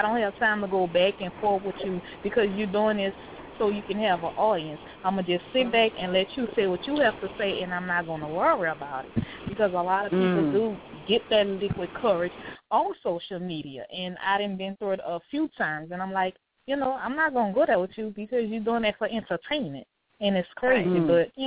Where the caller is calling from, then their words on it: New Orleans, Louisiana, United States; I'm calling from New Orleans.